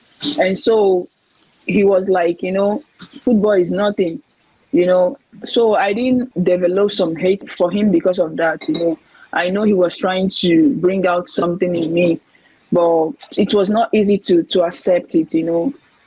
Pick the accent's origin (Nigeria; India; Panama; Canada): Nigeria; Yeah, I think these two are the most difficult challenges I really, really faced, you know, why growing up in Nigeria.